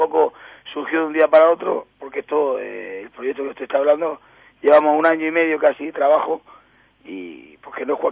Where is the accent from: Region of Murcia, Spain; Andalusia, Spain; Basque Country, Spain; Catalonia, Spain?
Region of Murcia, Spain; soy de Murcia, no de Andalucía. Es una comunidad al ladito. Lo que pasa es prácticamente es lo mismo. Murcia y Andalucía son dos comunidades muy muy parecidas en la forma de hablar, en todo.